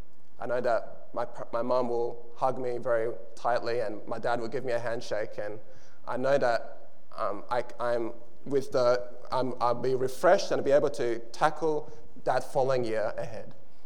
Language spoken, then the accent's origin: English; Nigeria; Nigerian food and I hear the Nigerian gospel music played in the background, it's then I realize, yes, I am Nigerian after all.